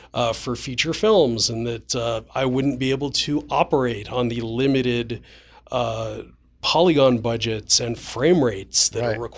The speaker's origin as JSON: {"language": "English", "town": "Los Angeles", "region": "California", "country": "United States", "tie": "born or raised there", "said": "I'm from Los Angeles, born and raised."}